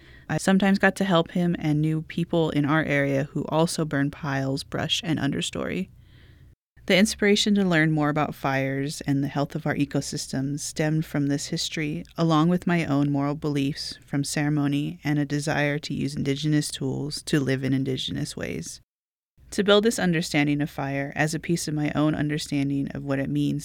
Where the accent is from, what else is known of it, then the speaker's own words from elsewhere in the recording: Orleans, California, United States; I grew up in and around Orleans and have lived mostly at the mouth of Red Cap Creek, where my grandparents have their home.